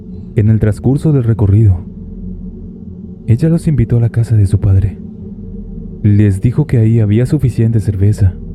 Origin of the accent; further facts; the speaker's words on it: State of Mexico, Mexico; Soy del Estado de México y les contaré esta historia que me pasó en el tiempo que fui taxista.